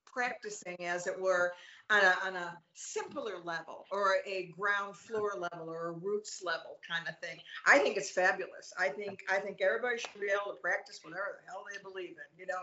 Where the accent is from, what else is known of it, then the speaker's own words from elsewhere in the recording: Ireland; I think that comes from being Irish, and it also comes from being respectful.